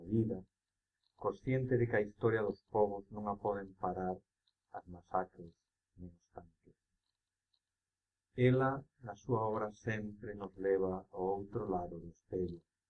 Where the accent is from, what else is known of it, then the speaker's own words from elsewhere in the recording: Galicia, Spain; os galegos podemos achegar a súa obra como a unha obra propia